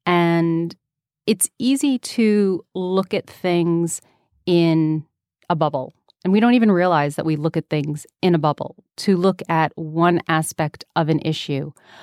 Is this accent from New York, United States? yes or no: yes; New York City, New York, United States; born or raised there